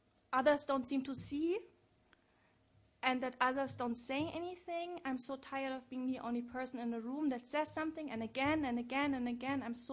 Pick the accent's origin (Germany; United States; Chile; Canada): Germany; now in United Kingdom; I come from Germany. In Germany, we have family allowances for when you get a fellowship.